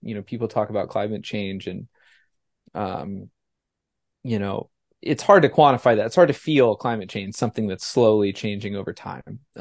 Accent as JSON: {"language": "English", "region": "Indiana", "country": "United States", "tie": "born or raised there", "lives_now": "Florida, United States", "said": "Well, I grew up in Indiana and I like the cold weather."}